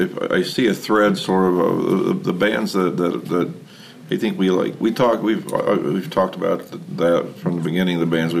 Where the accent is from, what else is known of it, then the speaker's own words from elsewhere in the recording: Oklahoma, United States; my teacher was Alan Mundy from the … when I was growing up in Oklahoma.